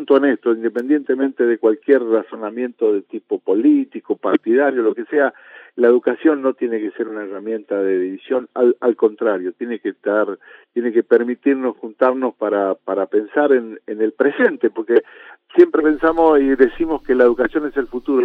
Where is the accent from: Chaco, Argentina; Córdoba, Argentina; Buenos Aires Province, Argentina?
Chaco, Argentina; Las Breñas; soy chaqueño, yo nací en Las Breñas.